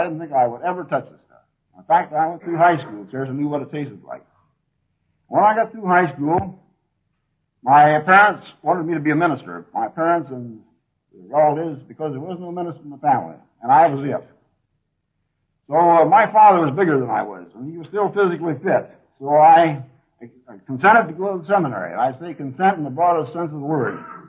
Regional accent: Ohio, United States; Well, I was born in Ohio, raised there, educated there, one of six kids.

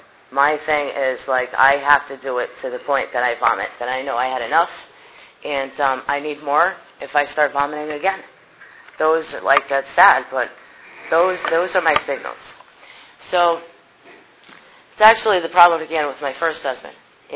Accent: Connecticut, United States; I'm from Connecticut, and I was born of a 16-year-old mom and a 17-year-old dad.

